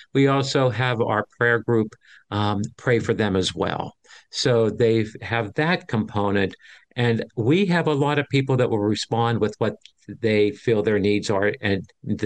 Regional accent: Irwin, Pennsylvania, United States; I grew up in Irwin. I'm a Norwin graduate.

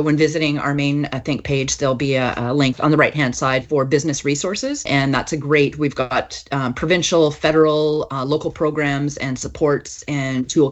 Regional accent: Canada; When I think about being Canadian, I think about our great wide open spaces that we have.

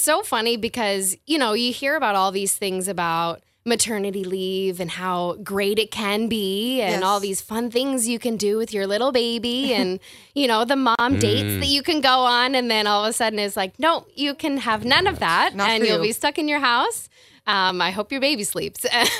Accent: Saint John, New Brunswick, Canada; also born or lived in Fredericton; I was born and raised in New Brunswick, St. John. And then I moved to Fredericton when I went to school. I took journalism at St. Thomas, and I stayed there for quite a number of years.

